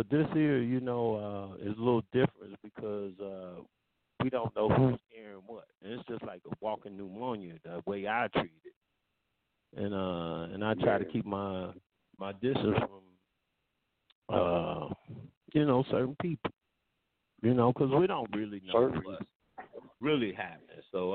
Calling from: Indianapolis, Indiana, United States; Calling from Indianapolis.

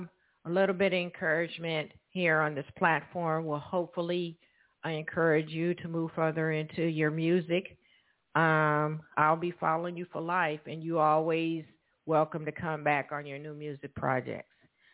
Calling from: Evansville, Indiana, United States; I am calling from Evansville, Indiana, and this show will be recorded.

